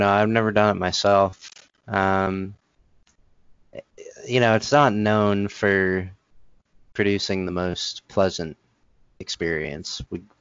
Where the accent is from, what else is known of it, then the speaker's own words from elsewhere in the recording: Massachusetts, United States; When I was like younger, I grew up in Massachusetts, cold as fuck.